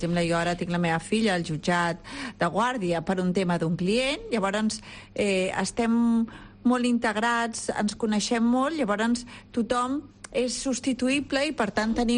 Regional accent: Martinet de la Cerdanya, Catalonia, Spain; jo sóc de Martinet de la Cerdanya i vaig tots els dimecres i tots els dijous, i per tant no sóc andorrana

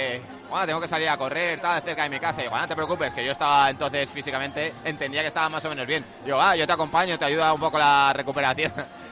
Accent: Alicante, Valencian Community, Spain; now in Madrid, Spain; Yo soy alicantino, madrileño de adopción. Que llevo ya muchos años viviendo fuera, 20 años viviendo fuera

